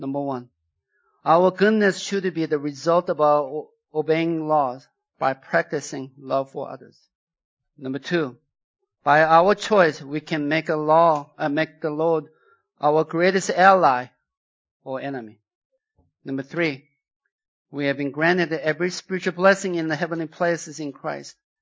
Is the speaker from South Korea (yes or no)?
yes; South Korea; English is a second language; now in United States; I came from South Korea. I know many of you think that I came from the southern Sweden, but I'm from South Korea. South Korea, when I was growing up, there's a lot of things that we could not do.